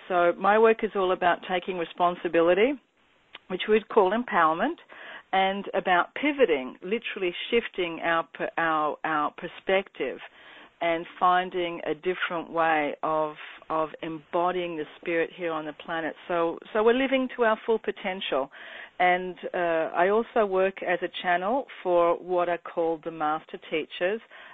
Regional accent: Australia; now in United States; I am Australian, as you might notice from my accent, and I live here now in America.

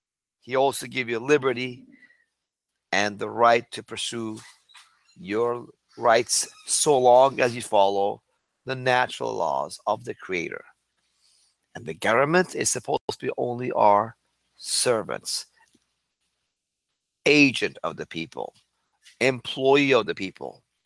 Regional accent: Iran; now in United States; Because I came from Iran in 1977 to the freest country in the world, I was told.

